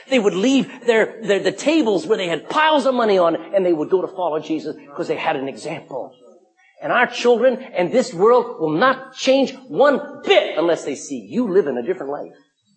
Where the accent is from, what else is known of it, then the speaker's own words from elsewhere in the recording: Texas, United States; I can't read that. I'm a Texan.